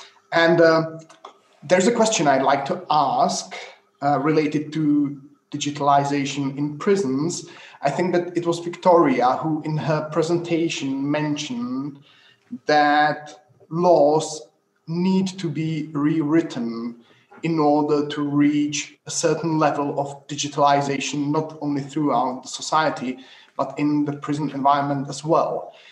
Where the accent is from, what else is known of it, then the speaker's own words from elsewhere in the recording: Czechia; I'm from the Czech Republic, and I've been working with the Czech Probation Service for 10 years now.